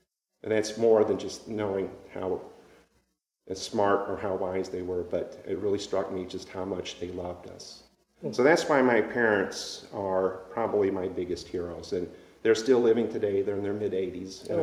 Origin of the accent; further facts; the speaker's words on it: Michigan, United States; But I grew up in Michigan. So mm-hmm. I'm an alumni of Michigan State University